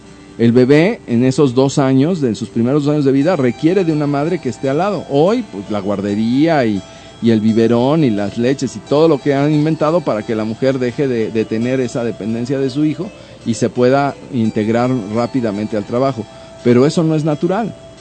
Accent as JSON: {"language": "Spanish", "country": "Mexico", "said": "quisiéramos nosotros como mexicanos llegar"}